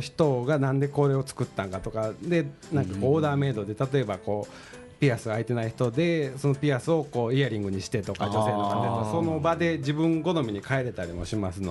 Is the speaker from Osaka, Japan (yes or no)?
no; Kyoto, Japan; 僕はですね京都生まれ京都育ちでこの京都という場所がすごく好きで